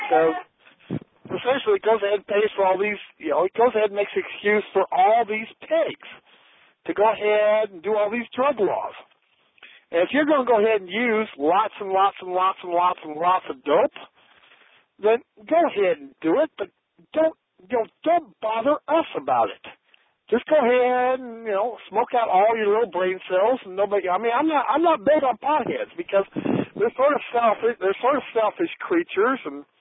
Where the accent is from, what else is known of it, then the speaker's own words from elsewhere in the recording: South Dakota, United States; You know, I come from South Dakota, and a lot of South Dakotans know that much.